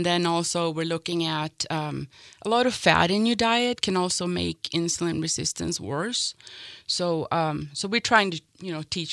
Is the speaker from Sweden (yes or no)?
yes; Sweden; now in Montana, United States; I'm originally from Sweden. And so my husband was in the Air Force. And so we moved here. We retired here in Montana.